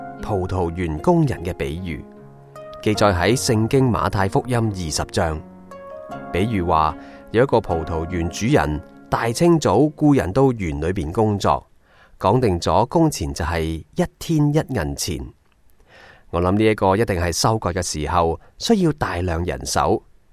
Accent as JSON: {"language": "Chinese", "country": "Hong Kong", "tie": "born or raised there", "said": "我生在60年代的香港，是个困乏的年代，但是亦都是快乐进取的年代。"}